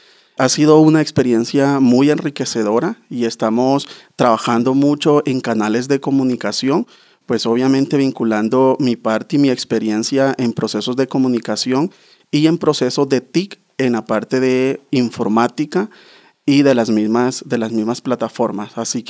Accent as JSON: {"language": "Spanish", "country": "El Salvador", "said": "Soy comunicador social de El Salvador"}